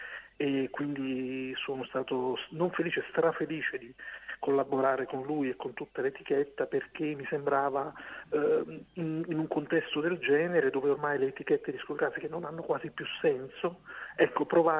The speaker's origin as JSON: {"language": "Italian", "town": "Naples", "region": "Campania", "country": "Italy", "said": "Io da buon napoletano, come vedi."}